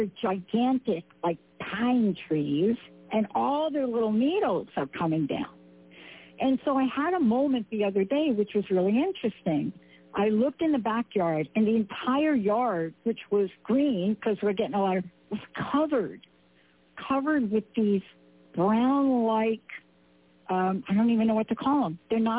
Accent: East Coast, United States; I'm from the East Coast. So if you're from the East Coast and you live places where you have trees where their leaves come down, all you think about is, I got to rake them.

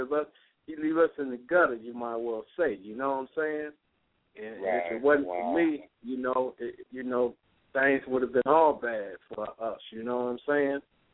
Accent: Detroit, Michigan, United States; moved away as an adult; I had moved from my hometown, Detroit, in 89 and went down to Ohio, man

